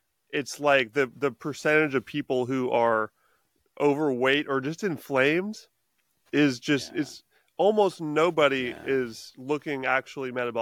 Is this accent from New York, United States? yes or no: no; Coupeville, Washington, United States; there was this little festival downtown in my hometown here of Coopville and Whidbey Island.